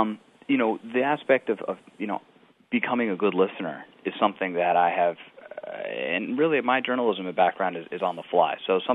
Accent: United States; from where I was as an American with no contacts

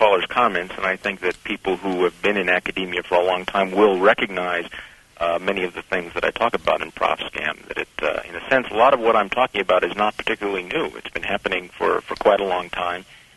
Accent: Wisconsin, United States; My home state, University of Wisconsin, the administrators simply will not acknowledge there's anything wrong with undergraduate education.

